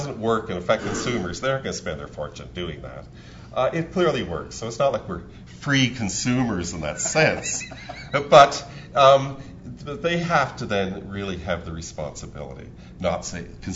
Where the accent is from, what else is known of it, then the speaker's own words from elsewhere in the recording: Canada; I have to let people know I'm from Canada, so any biases that pop out there.